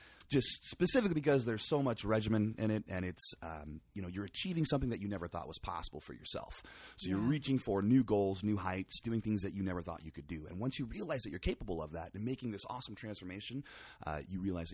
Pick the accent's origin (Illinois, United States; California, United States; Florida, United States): California, United States; Sebastopol; Well, actually, I came from Sebastopol. I was born and raised in Sonoma County.